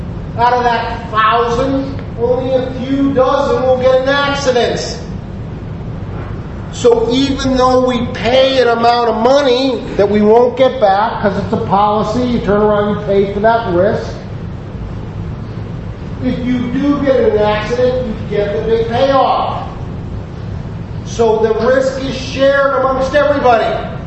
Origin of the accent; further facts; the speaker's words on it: Ireland; I'm not a Roman heritage. I'm Irish. We were loosey-goosey.